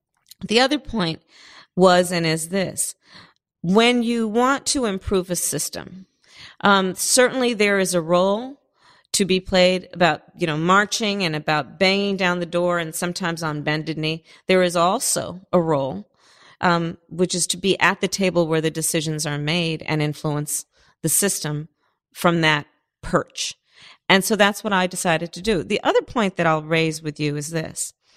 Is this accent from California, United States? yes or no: yes; Berkeley, California, United States; also born or lived in Oakland; I was born in Oakland. I grew up in Berkeley, in the flatlands, on the other side of the tracks.